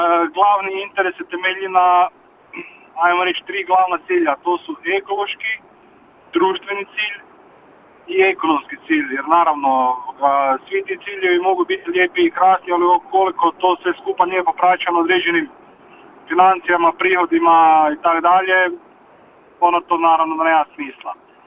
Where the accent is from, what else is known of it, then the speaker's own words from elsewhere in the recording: Mursko Središće, Međimurje County, Croatia; star 44 godine, dolazim iz Murskog Središća, najsjevernijeg hrvatskog grada